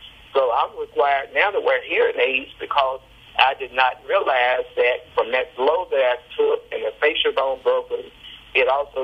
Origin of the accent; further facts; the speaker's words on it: Jackson, United States; found out that I was back in town, which is Jackson, my hometown.